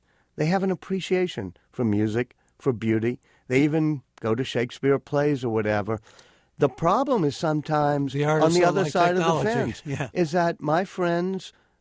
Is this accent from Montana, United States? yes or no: no; New Orleans, Louisiana, United States; I'm moving to New Orleans, my hometown, moving back home. I've always had a home there, actually.